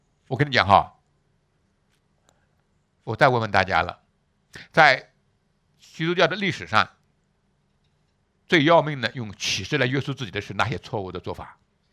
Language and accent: Chinese; China; 这个就这个在我们中国人特别要注意的叫阳奉阴违